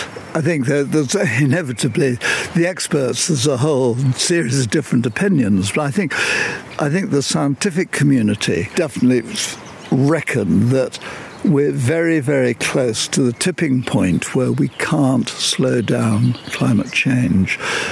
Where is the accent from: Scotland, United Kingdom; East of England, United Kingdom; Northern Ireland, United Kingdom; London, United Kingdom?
London, United Kingdom; Hampstead; I was brought up in Hampstead until really the beginning of the war, the Second World War. And we were living in Tanzer Road, which is actually backing on Parliament Hill.